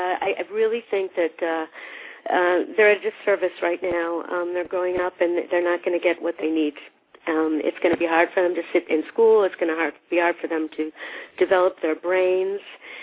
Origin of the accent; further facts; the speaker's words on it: Chicago, Illinois, United States; I'm from Chicago.